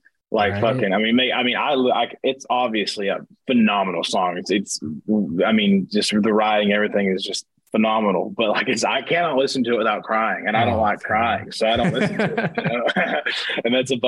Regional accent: Bradford, Texas, United States; also born or lived in Palestine; So Bradford's my actual, like where I grew up, but Palestine is where I was born. So there's not a hospital in Bradford, but there's a small hospital in Palestine.

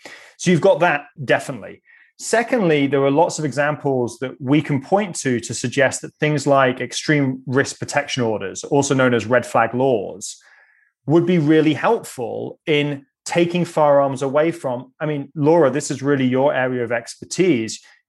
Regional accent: United Kingdom; accent: British; And of course, I say this in my British accent, having gone through the British education system, but I just cannot imagine any other country being okay

